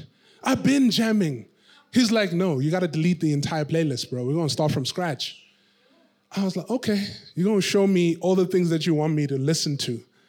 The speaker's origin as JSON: {"language": "English", "country": "South Africa", "said": "as a South African, these are the questions I experience."}